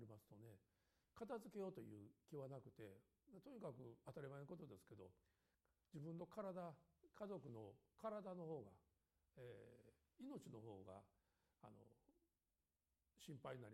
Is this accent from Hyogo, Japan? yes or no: yes; Kobe, Hyogo, Japan; 実は千歳町とか高取市場の周辺に僕生まれ育ちましたんでね、